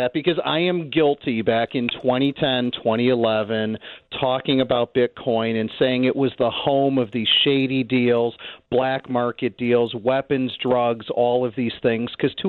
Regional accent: Bloomington-Normal, Illinois, United States; I am from Bloomington Normal. ISU. Go Redbirds, baby.

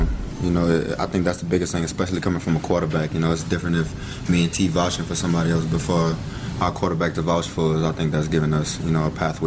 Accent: New Orleans, Louisiana, United States; I'm from New Orleans. I'm not used to the food yet.

